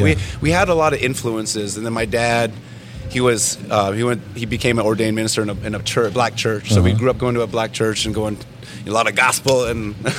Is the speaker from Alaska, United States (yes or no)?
yes; Alaska, United States; we were raised in Yupik country, you know, with these afros and like, you know, like very different